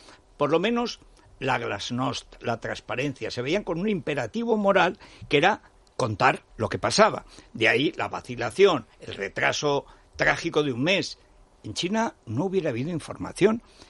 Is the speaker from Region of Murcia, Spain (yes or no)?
no; Orihuela del Tremedal, Aragon, Spain; a mi pueblo, Orihuela de Tremedalda, donde hay que ir, porque son los únicos que mantenemos bajo cero en invierno